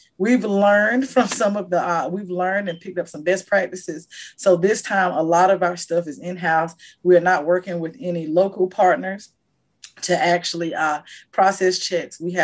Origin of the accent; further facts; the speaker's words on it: North Carolina, United States; I am from a small town. I'm from Bladen County.